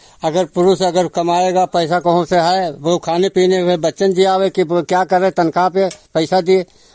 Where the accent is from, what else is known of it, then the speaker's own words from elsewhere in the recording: Laukahi, Uttar Pradesh, India; लौकाही मौजा टिकैत पुरवा।